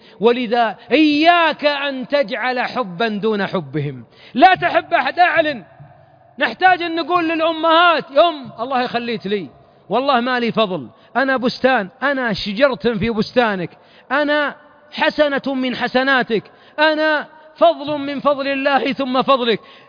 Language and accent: Arabic; Najd, Saudi Arabia; عندنا في نجد مثل نعرفه جميعا